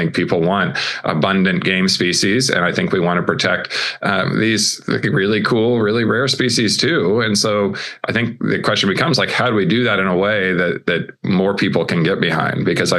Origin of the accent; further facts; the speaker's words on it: Lawrence, Kansas, United States; I grew up in Kansas and in a kind of little blue bubble city, Lawrence, Kansas, in a pretty big red state.